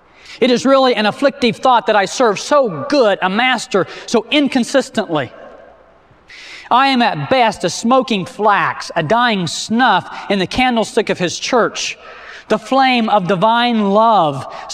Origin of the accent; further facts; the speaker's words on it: Oklahoma, United States; I was raised in Oklahoma, and we have cattle there.